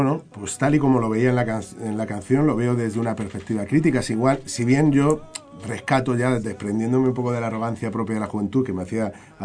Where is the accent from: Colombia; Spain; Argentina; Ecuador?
Spain; Madrid, Community of Madrid; tiene que ser en mi barrio, que en Vallecas, yo me crié en Vallecas y yo te ayudo a organizarlo.